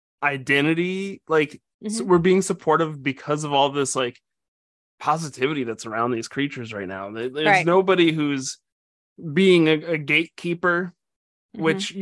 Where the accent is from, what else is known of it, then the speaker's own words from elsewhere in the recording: South Dakota, United States; when we opened this up, I said growing up in South Dakota, there weren't a lot of monsters or paranormal things.